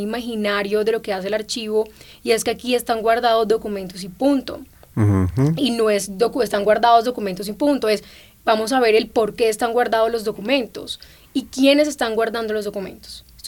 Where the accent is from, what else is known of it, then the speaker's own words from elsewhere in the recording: Barranquilla, Atlántico, Colombia; Yo soy barranquillera, estudié en la Universidad del Norte, Comunicación Social y Periodismo.